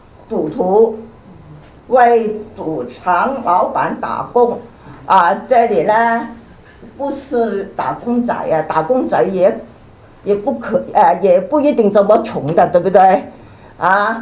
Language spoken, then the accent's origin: Chinese; Guangdong, China; 就好像啊我们广东人说哈